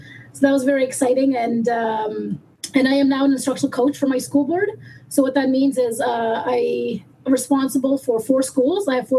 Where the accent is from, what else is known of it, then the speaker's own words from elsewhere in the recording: Toronto, Ontario, Canada; I'm from Toronto, Ontario, actually just outside. I live in the suburbs, just 40 minutes outside of Toronto.